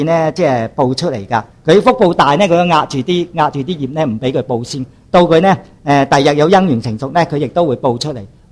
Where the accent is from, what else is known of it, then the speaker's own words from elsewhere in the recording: China; 所以我哋中国人，即系我哋中国人呢，样样嘢呢嗰个人情味好浓厚啊。